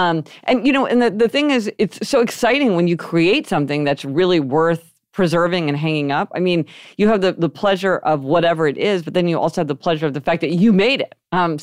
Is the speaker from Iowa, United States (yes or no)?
no; Kansas City, Missouri, United States; We grew up in Kansas City, Missouri, which is, and like Kansas was literally, we lived on state line. We lived across the street.